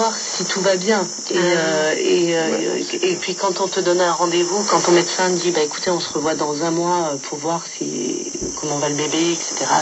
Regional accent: France; now in South Korea; quand on est française en Corée, c'est très frustrant de devoir attendre

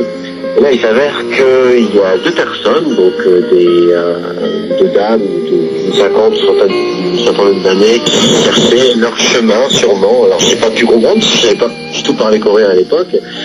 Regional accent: France; je suis français, évidemment, mais j'ai du sang coréen.

